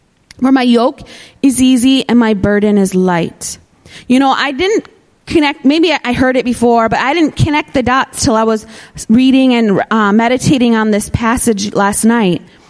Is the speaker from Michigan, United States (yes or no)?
yes; Michigan, United States; now in Hong Kong; You know, as a child growing up in Michigan, when winter came, there was something you looked forward to.